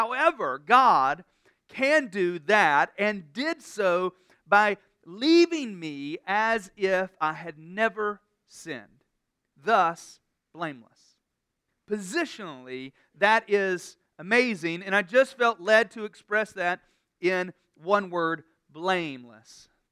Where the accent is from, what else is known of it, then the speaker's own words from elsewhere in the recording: North Carolina, United States; Man, I mean, I'm from North Carolina, but I don't know what just happened right there.